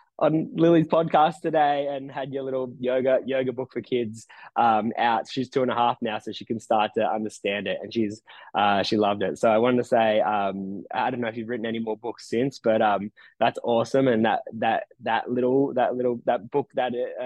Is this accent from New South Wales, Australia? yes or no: yes; Nowra, New South Wales, Australia; My hometown is, it's a beautiful place, but it has a really bad reputation. It, you know, when I was growing up here, I was like, I just wanted to leave. Like people would tease you like, oh, you're from Nowra, you're going to steal my phone.